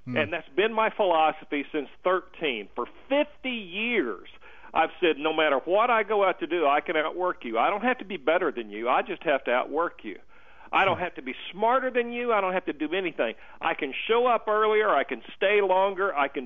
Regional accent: Muskogee, Oklahoma, United States; I grew up dirt poor in Muskogee, Oklahoma. I grew up dirt poor.

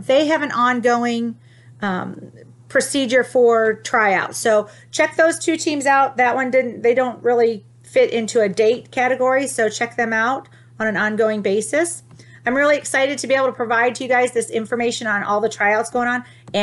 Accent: Toledo, Ohio, United States; I'm from Ohio, guys, so I'm from Toledo, but I don't tell a lot of people that.

